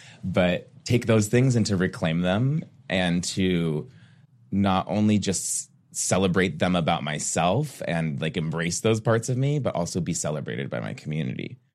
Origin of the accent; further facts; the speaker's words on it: Phoenix, Arizona, United States; Well, I was born and raised here in Phoenix, Arizona. I'm an ASU Sun Devil.